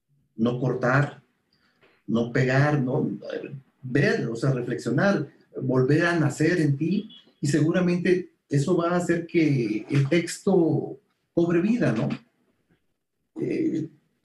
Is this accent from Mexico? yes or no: yes; Motozintla, Chiapas, Mexico; Sí, porque es vivir en mi pueblo, en Motocintla, las montañas, etc.